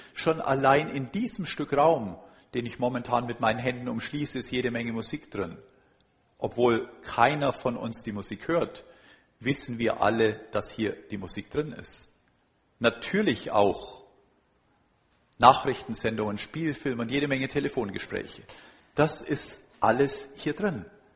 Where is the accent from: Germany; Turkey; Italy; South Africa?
Germany; Karlsruhe, Baden-Württemberg; Ich komme ja aus Karlsruhe